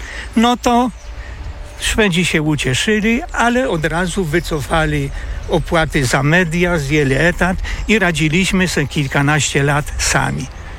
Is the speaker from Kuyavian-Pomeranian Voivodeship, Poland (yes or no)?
yes; Kuyavian-Pomeranian Voivodeship, Poland; ale pochodzę z Kujaw, z okolic Wrocławka